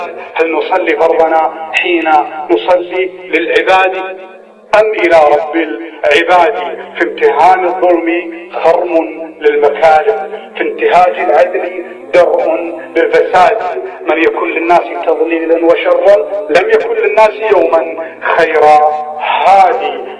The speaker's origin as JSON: {"language": "Arabic", "country": "Qatar", "said": "أنا مواطن قطري مسجون عند حكومتي وفي بلدي"}